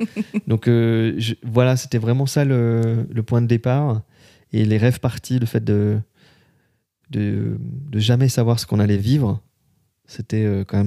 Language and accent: French; Lyon, Auvergne-Rhône-Alpes, France; parce que je suis originaire de Lyon.